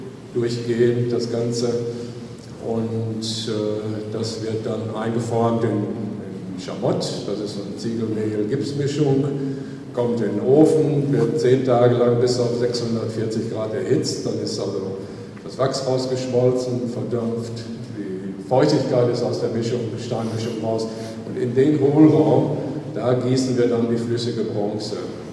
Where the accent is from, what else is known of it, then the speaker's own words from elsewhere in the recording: Soest, North Rhine-Westphalia, Germany; ich komme aus Soest in Nordrhein-Westfalen, und da haben wir die Blindenschule für ganz Nordrhein-Westfalen.